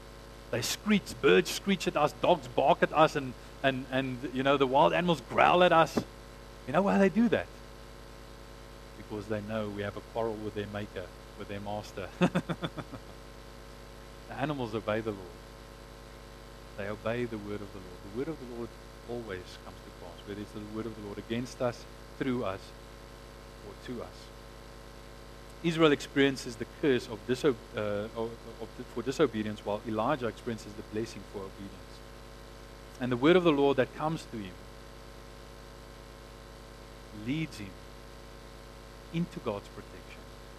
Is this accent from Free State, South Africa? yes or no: no; Johannesburg, Gauteng, South Africa; I mean, I come from Joburg.